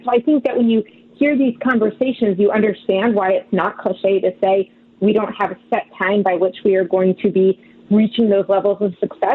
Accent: Dallas, Texas, United States; I mean, I grew up in Dallas, so I understand what you're saying.

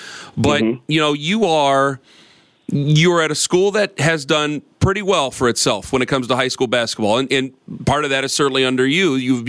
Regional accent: Perry, Ohio, United States; Because I'm from Perry, down there next to Canton McKinley

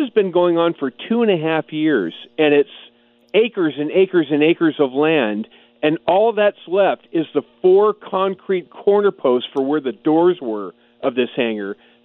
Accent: California, United States; born or raised there

